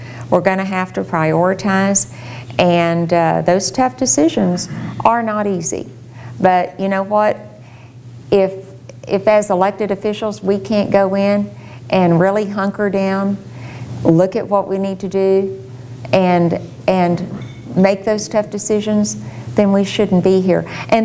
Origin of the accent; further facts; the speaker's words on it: Houston, Texas, United States; In Houston, my hometown, I was born across the street from City Hall, and I love Houston.